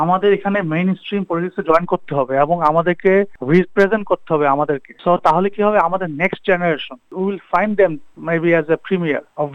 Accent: Bangladesh; now in Australia; আমি Bangladeshi first of all, second হচ্ছে আমি এখানে জন্মাই নাই, আমি এখানে থাকতেছি ওয়েস্টে থাকি 12-10 বছর ধরে, আর অস্ট্রেলিয়াতে আছি 15 বছর ধরে

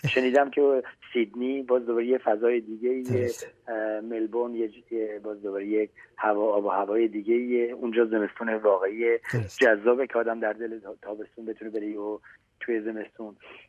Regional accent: Iran; now in France; برگشتنم به سمت ایرانی هاست و زبان فارسی، زبان مادری و زبان کشوری که توش بزرگ شدم در خردسالیم و در کودکیم

